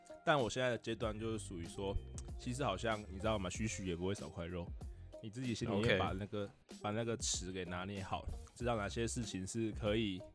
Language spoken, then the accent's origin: Chinese; Tainan, Taiwan; 我是台南人嘛，然后他就会来台南玩